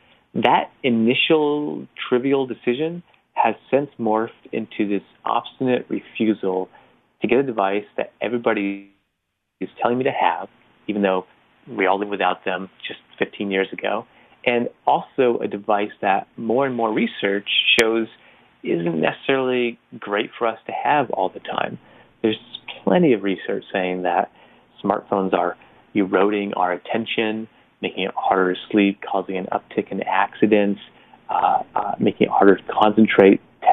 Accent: Connecticut, United States; I'm from Connecticut

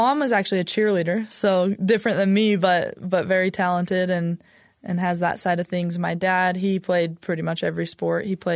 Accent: Utah, United States; And I'm from Utah. Lived here my whole life, and I kind of knew that I wanted to stay in Utah.

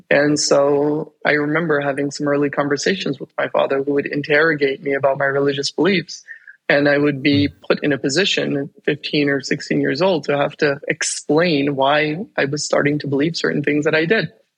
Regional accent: Canada; who I am as a Muslim growing up in Canada.

